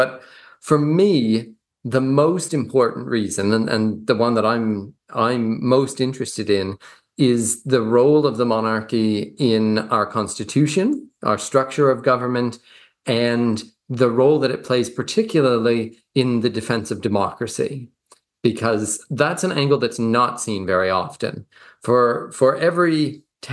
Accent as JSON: {"language": "English", "country": "Canada", "moved": "as an adult", "lives_now": "New Zealand", "said": "As you mentioned, I'm originally from Canada. But I came to New Zealand quite some time ago to do a master's"}